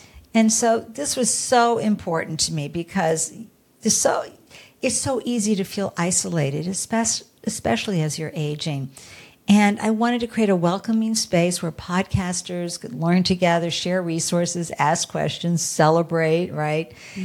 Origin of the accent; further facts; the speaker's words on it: Massachusetts, United States; accent: Boston; I'm going to use my Boston accent for a second.